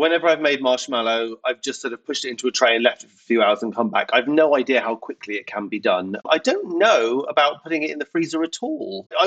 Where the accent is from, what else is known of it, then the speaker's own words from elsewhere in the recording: England, United Kingdom; there's quite a few bakes that are sort of signature British bakes that I don't even think of as being a British thing because they're just the food that we grew up with.